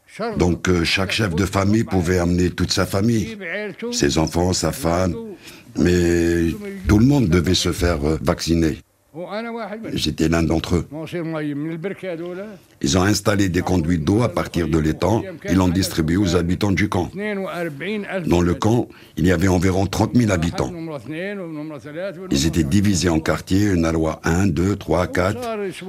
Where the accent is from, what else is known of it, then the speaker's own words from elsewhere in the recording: Hatta, Palestine; Je viens du village de Hatta.